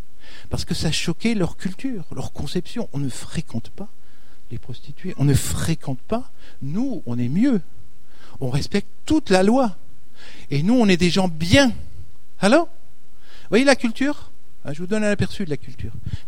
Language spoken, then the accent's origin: French; France; Alors on lui disait, mais nous, on est français.